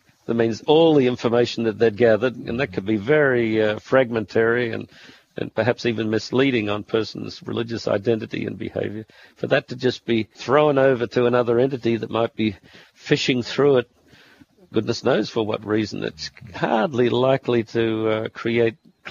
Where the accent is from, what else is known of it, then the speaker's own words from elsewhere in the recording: Australia; one of Snowden's revelations caught me as an Australian